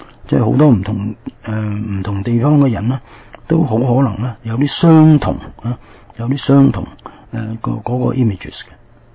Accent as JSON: {"language": "Cantonese", "country": "China", "said": "即係我哋中國人講咧，就用個天啦，個天道啊。所以個人，我哋中國咧就講個人道同個天道咧"}